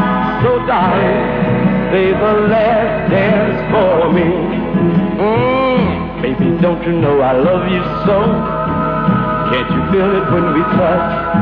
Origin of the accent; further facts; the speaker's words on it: Hoorn, North Holland, Netherlands; Nou, ik kom dus uit Horen